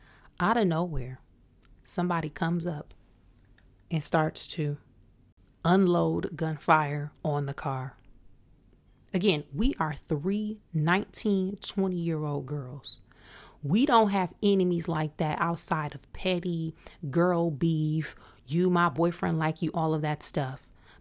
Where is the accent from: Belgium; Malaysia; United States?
United States; Flint, Michigan; y'all know I'm from Michigan, I'm from Flint.